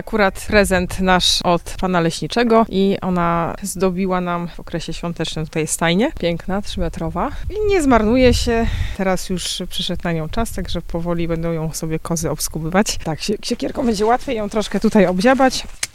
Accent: Wrocław, Lower Silesian Voivodeship, Poland; also born or lived in Jordan; Pochodzimy z Wrocławia i mieszkaliśmy troszkę za granicą. Ostatnie nasze takie miejsce zamieszkania to była Jordania.

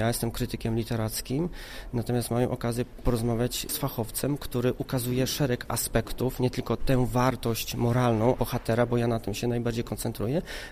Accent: Opole Voivodeship, Poland; Ja akurat pochodzę z województwa opolskiego

